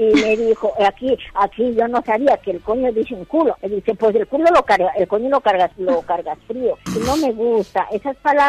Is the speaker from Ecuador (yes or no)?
yes; Guayaquil, Guayas, Ecuador; moved away as an adult; now in Spain; Soy de Ecuador, pero de la parte de la costa de Guayaquil.